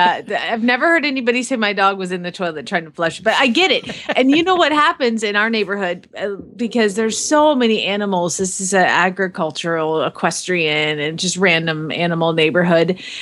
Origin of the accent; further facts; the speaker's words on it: Georgia, United States; I'm from Georgia. Like, I don't need to be around redneck things at all.